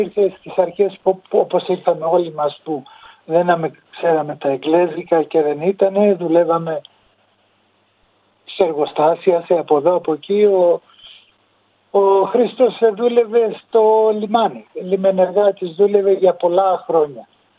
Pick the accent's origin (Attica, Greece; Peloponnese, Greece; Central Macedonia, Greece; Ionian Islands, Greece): Attica, Greece; Piraeus; also born or lived in Crete; Γεννημένος στην Κρήτη και μεγαλωμένος στον Πειραιά.